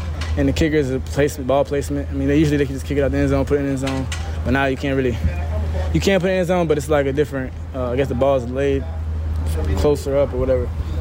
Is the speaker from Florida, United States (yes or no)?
yes; Florida, United States; I'm from the South. I'm from Florida, but this ain't too far.